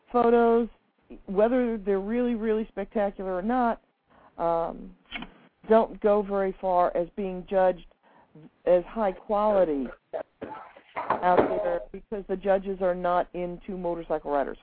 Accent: Poughkeepsie, New York, United States; What concerns me was in my hometown, Poughkeepsie, New York, and around that area, the police officers were actually doing corralling of bikes.

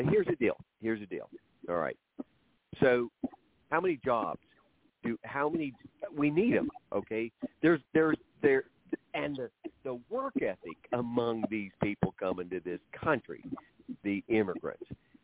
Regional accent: Oklahoma, United States; My hometown in northern Oklahoma had a very poor work ethic.

